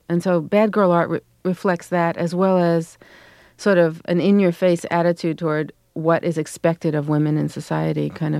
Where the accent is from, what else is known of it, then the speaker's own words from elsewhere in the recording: New York City, New York, United States; when I was growing up in Canarsie, so Brooklyn.